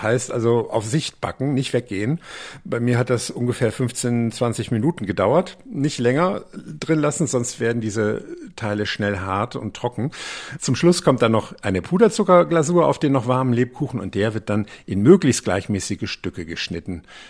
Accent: Rhineland, Germany; born there; Als gebürtiger Rheinländer liebe ich zum Beispiel diese Aachener Printen

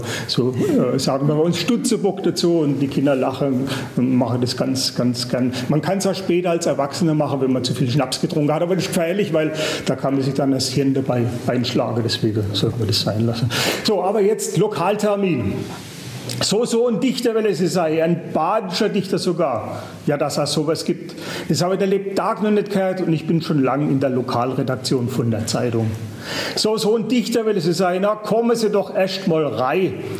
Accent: Eppingen-Rohrbach, Baden-Württemberg, Germany; ich komme tatsächlich 15 Kilometer weg von Hoffenheim, aus Eppingen-Rohrbach, ein ganz kleines Dorf, quasi in der Mitte von diesem Bermuda-Dreieck, das ich beschrieben habe.

